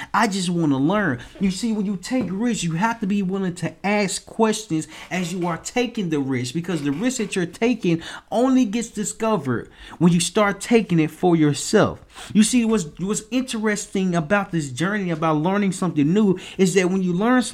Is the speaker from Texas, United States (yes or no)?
no; Little Rock, Arkansas, United States; I remember when I was younger, staying in my hometown, Little Rock, Arkansas.